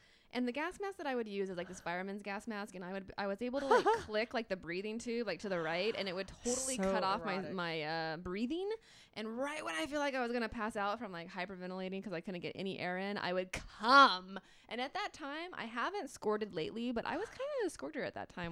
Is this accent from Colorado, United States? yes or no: no; Riverside, California, United States; Well, I grew up in Riverside, California, about an hour outside of Los Angeles.